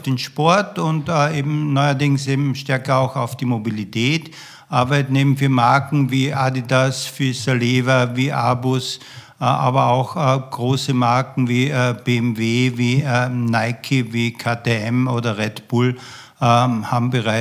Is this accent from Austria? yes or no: yes; Graz, Styria, Austria; Ich bin in Österreich, in Graz aufgewachsen